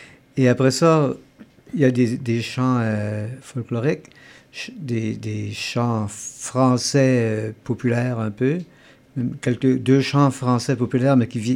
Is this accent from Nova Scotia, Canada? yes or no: yes; Chéticamp, Nova Scotia, Canada; Comme on est des Acadiens de Chéticamp